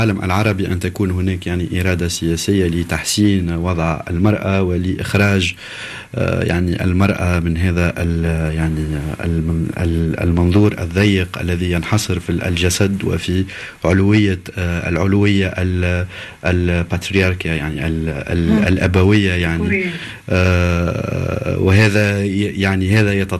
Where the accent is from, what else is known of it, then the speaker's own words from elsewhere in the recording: Tunisia; للتذكير أنا من تونس، وتونس يعني هي سباقة في هذه القوانين